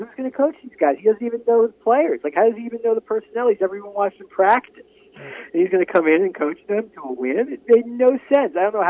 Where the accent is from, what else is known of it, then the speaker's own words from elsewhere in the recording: Miami, Florida, United States; I grew up in South Florida in Miami, but my father was always a Gator.